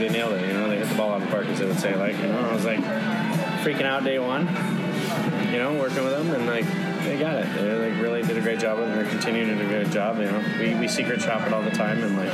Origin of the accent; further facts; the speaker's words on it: Detroit, Michigan, United States; But I grew up, yeah, I mean, hot dogs were like a part of kind of my culture growing up in Detroit, right?